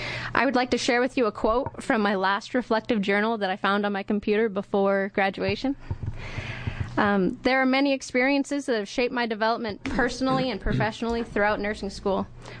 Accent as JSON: {"language": "English", "town": "Spokane", "region": "Washington", "country": "United States", "tie": "born or raised there", "said": "My education started in my hometown of Spokane, Washington, where I attended Spokane Community College"}